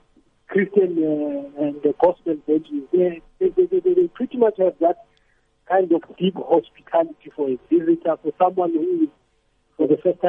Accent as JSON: {"language": "English", "country": "South Africa", "said": "But they have old music, and sometimes I feel like as a South African, what are they playing for who?"}